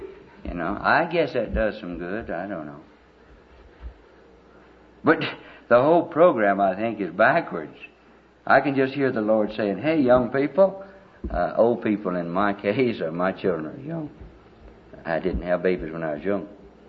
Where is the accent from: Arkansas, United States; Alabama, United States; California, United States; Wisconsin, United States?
Alabama, United States; I was born and raised in Alabama. We used to have some peach trees around the edge of the yard.